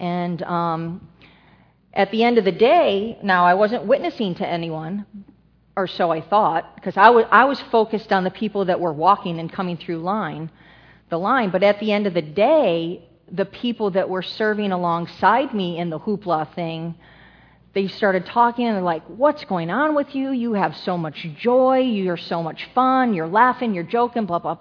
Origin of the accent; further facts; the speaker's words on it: United States; born there; I mean, I was born in America, so I knew there was God the Father and God the Son.